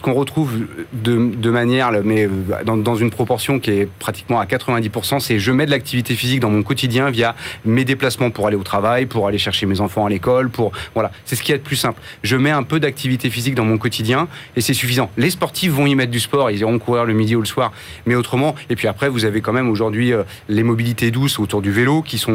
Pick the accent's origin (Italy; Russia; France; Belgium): France; Nantes, Pays de la Loire; Moi, je suis venu en train, je viens de Nantes.